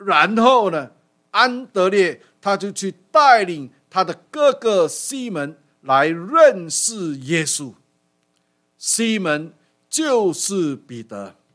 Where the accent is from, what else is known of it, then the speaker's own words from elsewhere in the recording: China; 好像我们中国人啊，有姓、有名、有字、有号，还很多。